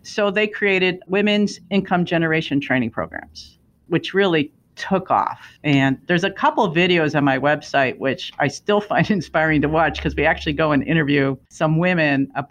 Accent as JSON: {"language": "English", "town": "Chicago", "region": "Illinois", "country": "United States", "tie": "born or raised there", "said": "I grew up in the Chicago area. I never left the country before in my entire life."}